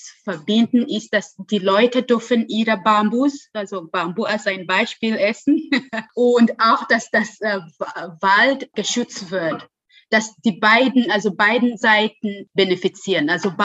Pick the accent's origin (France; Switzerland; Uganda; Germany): Uganda; German is a second language; Also ich komme auch aus Uganda und das ist von also Subsahara